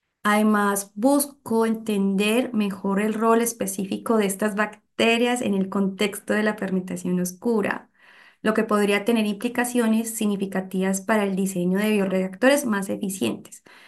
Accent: Colombia; now in Chillán, Chile; Soy colombiana, estoy estudiando un doctorado en recursos hídricos y energía para la agricultura en la Universidad de Concepción, en el campus Chillán. Entonces, por ende, vivo en Chillán.

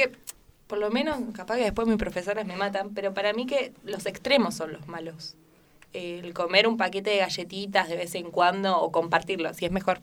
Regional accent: Buenos Aires, Argentina; now in Santiago, Chile; yo vengo de Buenos Aires, entonces es distinto. Igual que acá, que Santiago

